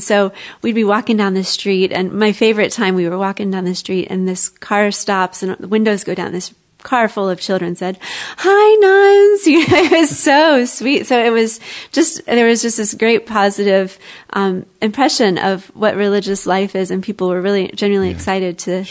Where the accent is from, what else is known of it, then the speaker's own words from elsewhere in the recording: Kentucky, United States; You know, I grew up in Kentucky, so you kind of have that assumption